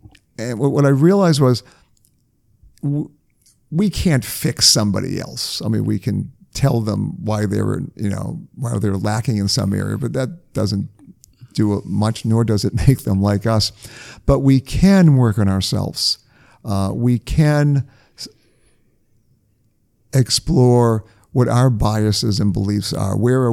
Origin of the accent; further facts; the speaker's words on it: New England, United States; I grew up in New England